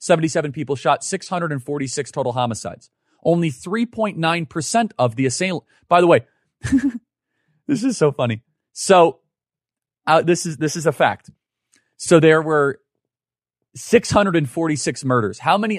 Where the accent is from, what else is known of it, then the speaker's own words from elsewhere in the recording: Chicago, Illinois, United States; You know, growing up in Chicago, it is such a tragedy what's happened there. Chicago, growing up, had this vibe, this energy that has just completely been sucked out of it.